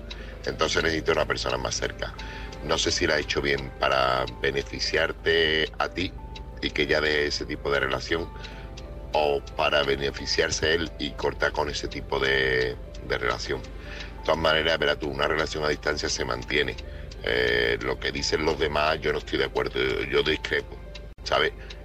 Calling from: Seville, Andalusia, Spain; corresponsal de Sevilla.

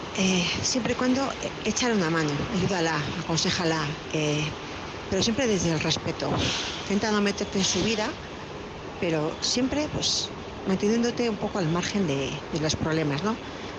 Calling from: Vitoria, Basque Country, Spain; Soy corresponsal de Vitoria.

